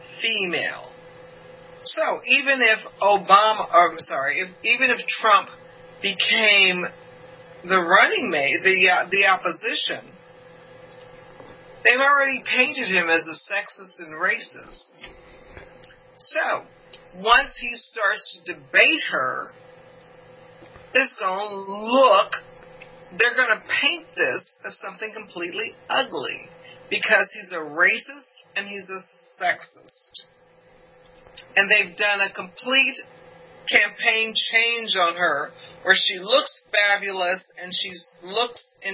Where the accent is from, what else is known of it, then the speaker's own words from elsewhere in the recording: Hollywood, California, United States; I come from Hollywood. I live in California.